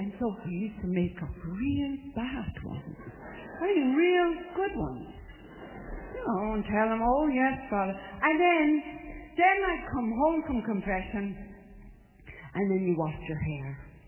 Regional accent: Ireland; Growing up in Ireland, whether it was Lent or not, there was a rule.

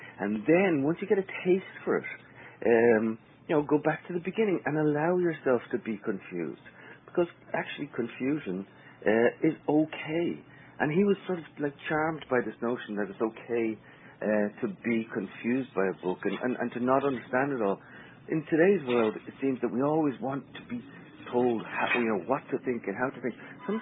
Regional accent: Ireland; it informed me, as an Irishman, of how Irish I happened to be, and also gave me access to a history that I hadn't really known before.

